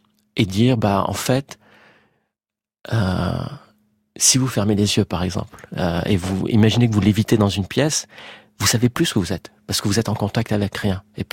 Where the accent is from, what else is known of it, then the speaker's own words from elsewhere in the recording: Marseille, Provence-Alpes-Côte d'Azur, France; Je suis marseillais